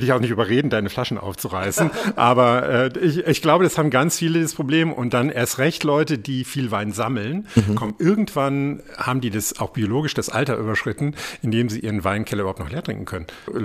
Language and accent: German; North Rhine-Westphalia, Germany; now in Berlin, Germany; Ich bin ja auch aus dem Rheinland und ich krieg, obwohl ich über 20 Jahre schon in Berlin bin, 25 Jahre schon in Berlin bin